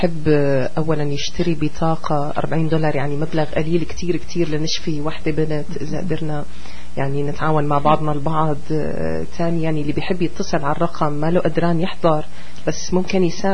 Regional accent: Canada; ويصيروا نحن الكنديين نشتري من أمريكا لأنه البضايا صارت رخيصة بأمريكا.

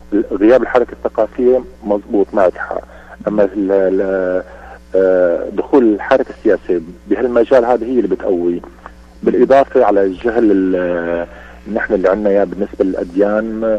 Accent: Syria; now in Canada; احنا جاي من سوريا

